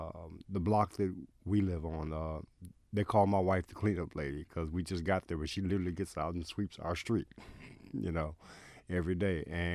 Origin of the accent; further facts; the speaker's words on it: Chicago, Illinois, United States; moved away; I come from South Side Chicago, Inglewood, which is the most violent community in the country, bar none. And that's where I was born and raised. Left there some years ago